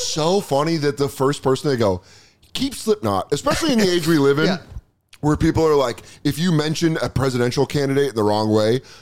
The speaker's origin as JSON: {"language": "English", "town": "Aurora", "region": "Colorado", "country": "United States", "tie": "born or raised there", "said": "Honestly, kind of how I felt growing up in Aurora. I was I'm not even in Denver."}